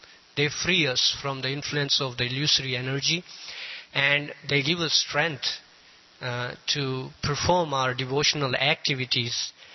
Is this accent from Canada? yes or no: no; India; born there; I was born in India